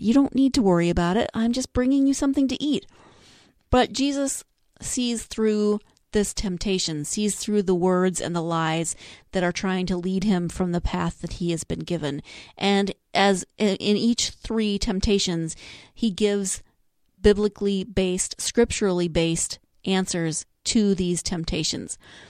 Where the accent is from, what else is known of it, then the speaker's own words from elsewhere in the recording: Montana, United States; For me, I grew up in Montana, a place that people often equate with wilderness. I don't necessarily think of it exactly as wilderness. I grew up in it, you know, in a little town.